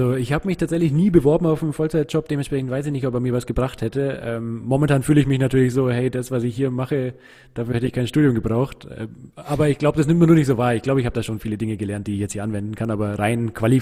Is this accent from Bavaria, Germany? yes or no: yes; Munich, Bavaria, Germany; Wir sind in München in Perlach aufgewachsen. Also ich bin Neuperlach geboren und in Neuperlach zur Schule gegangen. Und in Altperlach haben wir immer gewohnt